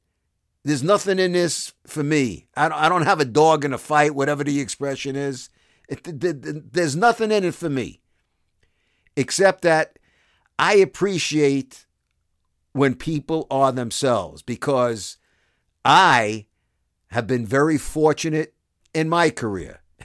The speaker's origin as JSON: {"language": "English", "town": "Brooklyn", "region": "New York", "country": "United States", "said": "Albeit from Queens, I'm from Brooklyn, as you guys certainly know by now."}